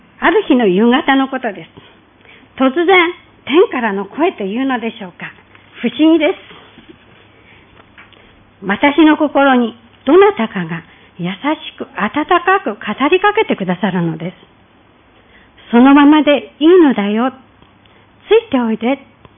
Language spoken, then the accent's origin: Japanese; Hirosaki, Aomori, Japan; born there; moved away as an adult; now in Hitachi, Japan; 私は青森県弘前市に生まれ、結婚して北関東の茨城県日立市に住んでいます。